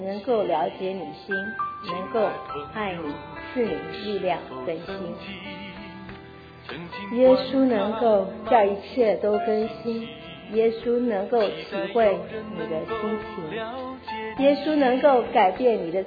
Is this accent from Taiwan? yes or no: yes; Taipei, Taiwan; born there; 我是在台湾台北出生，家人都是佛教徒，家中也有神明厅